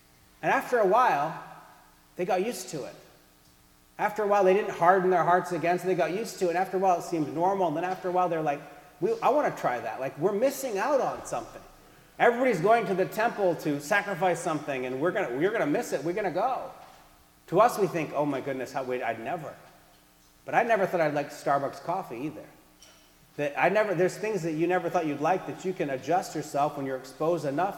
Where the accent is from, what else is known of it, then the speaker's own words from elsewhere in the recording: Maine, United States; also born or lived in Virginia / California; So I grew up in Maine, and then I moved to Virginia and then California for school. And being a Mainer my whole life, I was a huge Dunkin' Donuts fan.